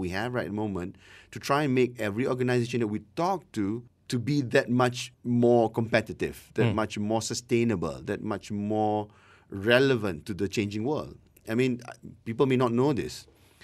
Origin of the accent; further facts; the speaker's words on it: Malaysia; Well, here's where I'm coming from. I'm Malaysian.